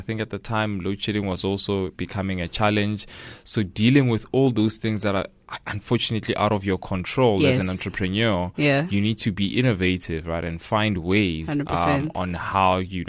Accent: Hammanskraal, Gauteng, South Africa; So I was born and bred in Hammanskraal, which is a township in Pretoria.

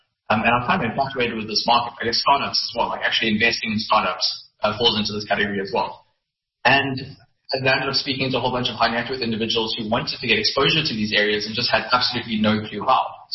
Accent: South Africa; And as a South African as well, you know, you obviously face exchange control issues

